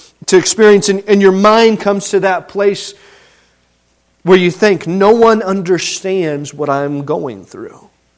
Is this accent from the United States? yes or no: yes; Indiana, United States; And I grew up in Indiana.